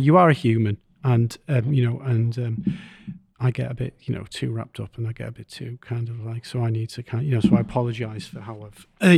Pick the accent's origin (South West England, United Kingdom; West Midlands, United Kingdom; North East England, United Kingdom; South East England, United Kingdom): North East England, United Kingdom; Yarm; We go through my hometown tomorrow.